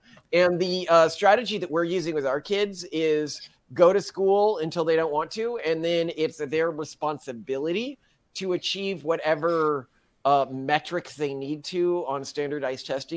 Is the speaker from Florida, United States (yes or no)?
yes; Florida, United States; We lived in Florida. I grew up part time in Florida.